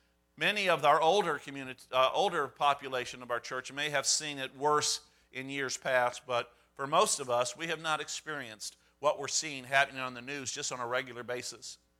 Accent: St. Louis, Missouri, United States; Only reason I knew about it was because I grew up in the St. Louis area and I had friends who lived in Ferguson

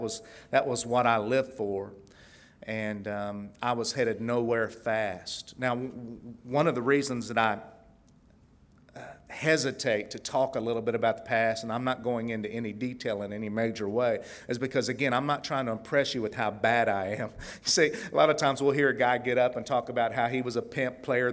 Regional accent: Tulsa, Oklahoma, United States; I grew up in Northwest Tulsa. I was one of the good ones.

